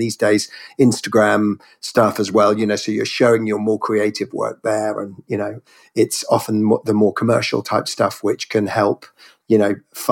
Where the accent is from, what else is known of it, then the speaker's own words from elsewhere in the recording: South West England, United Kingdom; born there; now in London, United Kingdom; I was actually born in Cornwall, right over in the West Country. But yeah, I've spent kind of the last 20 years or so in London.